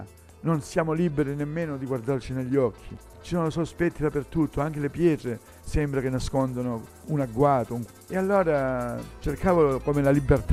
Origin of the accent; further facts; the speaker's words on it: Riace, Calabria, Italy; Sono di Riace, un paese della provincia di Reggio Calabria. Io provengo da una famiglia dove mio papà era un insegnante della scuola elementare, quindi un piccolo borghese.